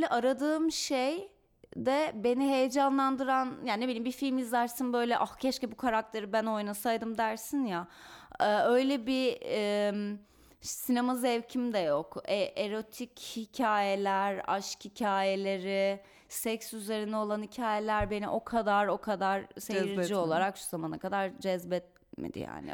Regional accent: Istanbul, Turkey; Ya ben İstanbul'da doğdum büyüdüm

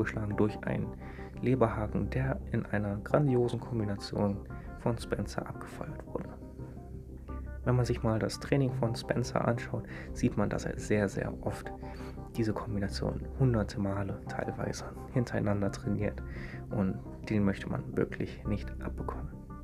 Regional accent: North Rhine-Westphalia, Germany; Dieses Mal neben meiner Heimatstadt in der nächsten Großstadt, und zwar Wuppertal.

